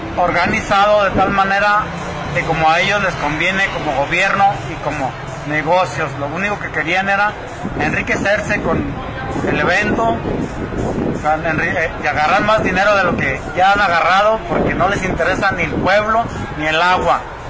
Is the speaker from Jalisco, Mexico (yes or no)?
yes; Temacapulín, Jalisco, Mexico; soy de Temacapulín, Jalisco